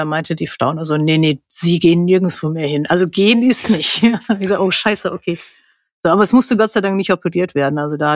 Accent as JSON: {"language": "German", "town": "Lüdenscheid", "region": "North Rhine-Westphalia", "country": "Germany", "tie": "born there", "said": "Ja, ich komme aus der Ecke. Gebürtig komme ich aus der Ecke, Neolüdenscheid."}